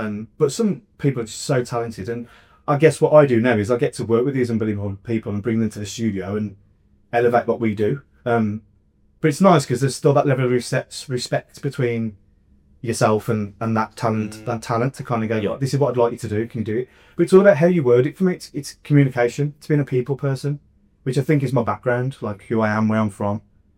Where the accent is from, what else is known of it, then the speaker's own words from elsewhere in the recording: Walsall, West Midlands, United Kingdom; now in Birmingham, United Kingdom; You know, I'm not from Birmingham, I'm from Walsall, and Walsall Wood. It's like a coal mining region, a mining town. And I am like an adopted grummy. I moved here in 20.